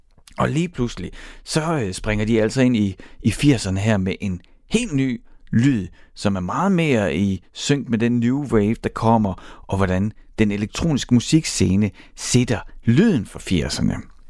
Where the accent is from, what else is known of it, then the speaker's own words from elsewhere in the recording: Horsens, Central Denmark Region, Denmark; Jeg er fra Horsens